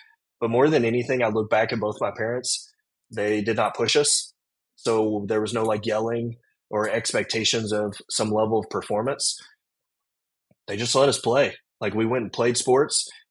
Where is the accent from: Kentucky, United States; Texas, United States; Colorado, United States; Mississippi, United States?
Texas, United States; Sherman; born there; So I was born in Sherman, Texas, even a little further north, as close as you can get to the Oklahoma border.